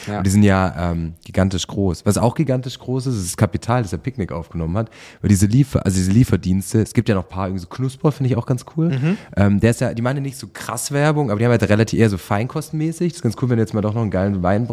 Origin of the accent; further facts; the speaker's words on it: Herrenberg, Baden-Württemberg, Germany; in meiner Heimatstadt Herrenberg zum Beispiel mit sage und schreibe 30.000 Einwohnern